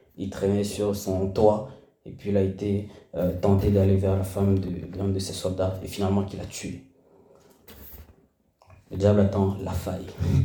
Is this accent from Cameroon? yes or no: yes; Cameroon; moved away as an adult; Moi, j'ai grandi au Cameroun, et une chose qui m'a choqué quand je suis venu pour mes études